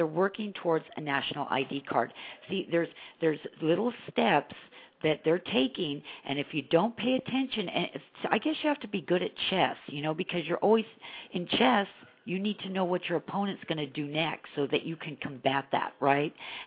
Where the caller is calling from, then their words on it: California, United States; I'm calling from California.